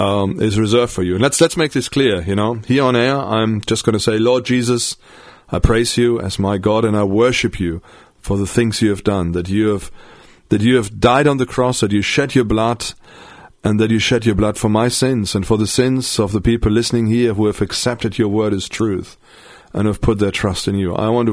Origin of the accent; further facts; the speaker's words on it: Germany; English is a second language; now in United Kingdom; I've got a German culture. I'm German. I grew up in Germany, but I've lived in Britain for most of my life.